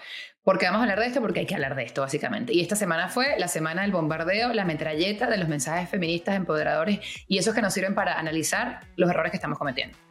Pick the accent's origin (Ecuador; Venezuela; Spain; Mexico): Venezuela; moved away as an adult; now in United States; Yo básicamente soy una abogada venezolana, hace 10 años llegué a Estados Unidos